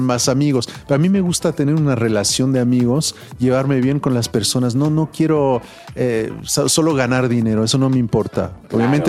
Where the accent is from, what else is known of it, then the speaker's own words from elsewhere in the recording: France; Spanish is a second language; now in Mexico; yo llegué con mi disco, yo vivía en Francia, sí, yo era, yo soy francés.